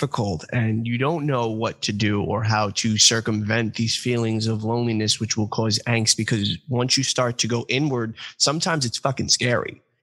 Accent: New York, United States; accent: New York; I don't know with my New York accent.

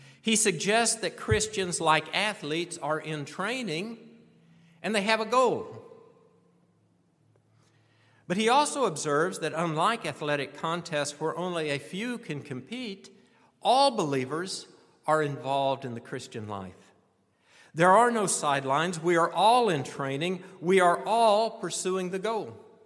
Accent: Texas, United States; I guess that's the penalty for growing up in the Lone Star State instead of the Hoosier State.

